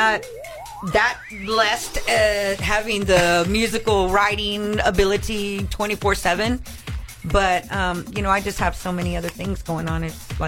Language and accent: English; San Antonio, Texas, United States; There's always so much to do in my hometown.